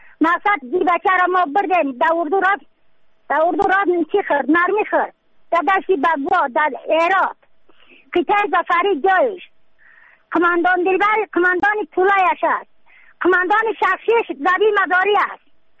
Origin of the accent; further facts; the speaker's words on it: Badakhshan, Afghanistan; از بدخشان هستم، مرکز بدخشان، ولسوالی یکلی پایان، قیره وینگ.